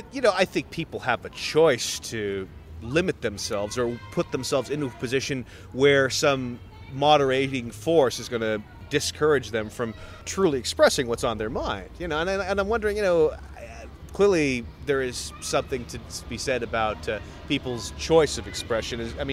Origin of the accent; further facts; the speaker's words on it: San Francisco, California, United States; also born or lived in Berkeley; As I grew up in San Francisco and Berkeley, you'd see people with dyed hair